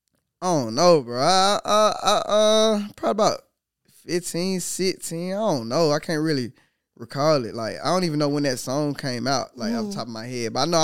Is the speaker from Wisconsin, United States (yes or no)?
no; Atlanta, Georgia, United States; Like, you know, I'm from Atlanta. We do Atlanta everything.